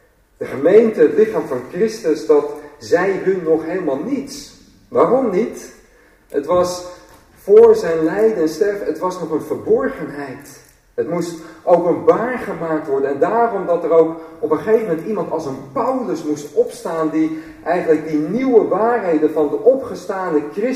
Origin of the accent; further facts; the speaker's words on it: Netherlands; Maar ik vergelijk het ook wel eens met dat wij vallen onder het koninkrijk van de Nederlanden. Wij zijn Nederlanders. Wij vallen niet onder het Verenigd Koninkrijk.